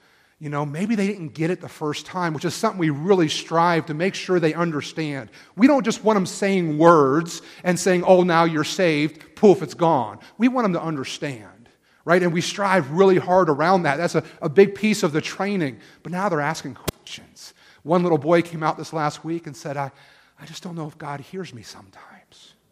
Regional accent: East Coast, United States; I'm from the East Coast.

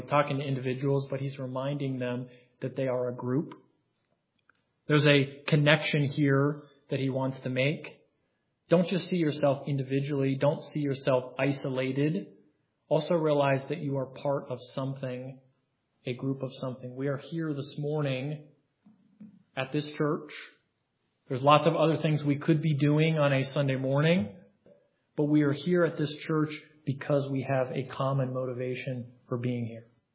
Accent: West Virginia, United States; but I'm a mountaineer, and I know Pastor Vitovsky is too. So I grew up in West Virginia, and so I love West Virginia.

